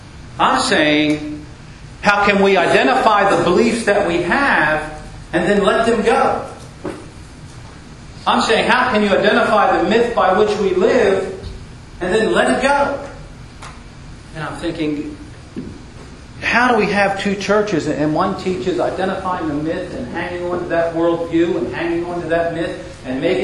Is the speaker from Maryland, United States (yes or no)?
yes; Baltimore, Maryland, United States; probably because I grew up in Baltimore, which was at that point a very successful sports city.